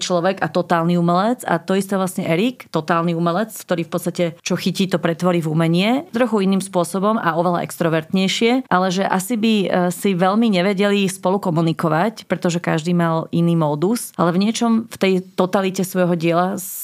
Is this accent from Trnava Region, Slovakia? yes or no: no; Bratislava, Bratislava Region, Slovakia; Ja som Bratislavčanka